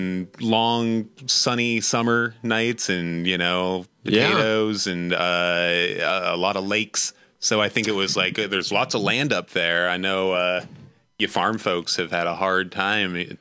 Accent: Alaska, United States; Like we were born and raised in Alaska and I never made it to Sitka cause I couldn't, I didn't have a boat or an airplane.

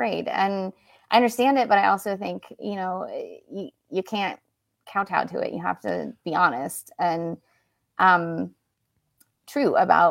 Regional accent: California, United States; even though I grew up in California

